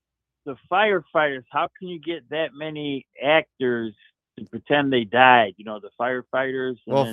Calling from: Idaho, United States; Yeah, it's … from Idaho.

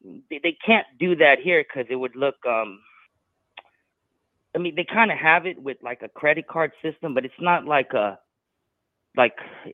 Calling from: Texas, United States; from Texas.

